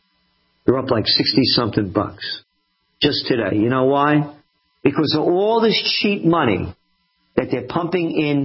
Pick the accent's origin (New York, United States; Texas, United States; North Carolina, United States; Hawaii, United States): New York, United States; Bronx; Bronx, I grew up right near the Bronx Zoo.